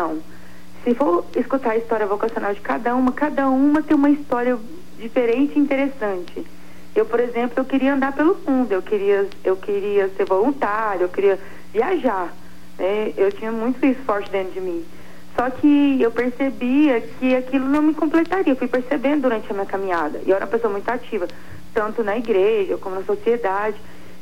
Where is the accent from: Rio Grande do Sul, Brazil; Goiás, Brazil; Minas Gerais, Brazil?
Goiás, Brazil; Anápolis; Eu sou de Anápolis, Goiás.